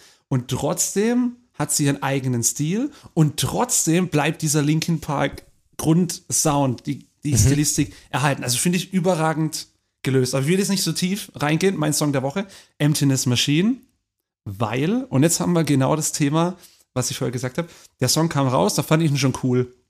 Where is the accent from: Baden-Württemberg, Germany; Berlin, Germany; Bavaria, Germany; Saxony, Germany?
Baden-Württemberg, Germany; wir sind beide im Heilbronner Landkreis aufgewachsen, du aber in der Stadt und ich eher im Landkreis. Das heißt, ich bin ein Dorfkind, du bist ein Stadtkind.